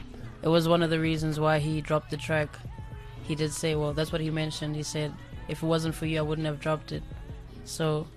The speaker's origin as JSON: {"language": "English", "town": "Pretoria", "region": "Gauteng", "country": "South Africa", "tie": "born or raised there", "said": "I grew up in Pretoria."}